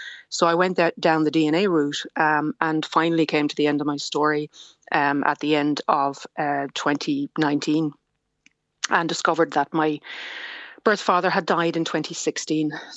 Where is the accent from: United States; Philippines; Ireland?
Ireland; Cork, Munster; I was told I was born in Dublin and then sent to Cork. And I used to play on the grounds of Bessborough, but I had no idea that I'd actually been born there.